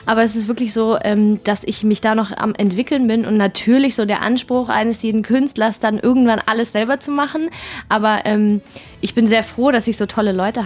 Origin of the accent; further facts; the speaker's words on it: Berlin, Germany; Ja, geboren und aufgewachsen und Familie auch Berlin.